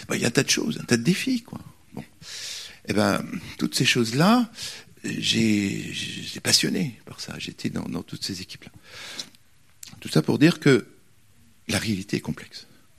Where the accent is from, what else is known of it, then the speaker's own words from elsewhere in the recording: Canada; moi, parce que moi je suis canadien, je suis canadienne